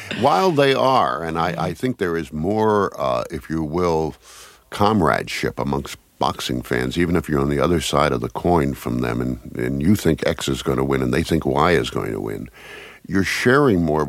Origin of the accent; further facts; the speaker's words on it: the South, United States; I just don't think that that's what I was raised in the South to be about.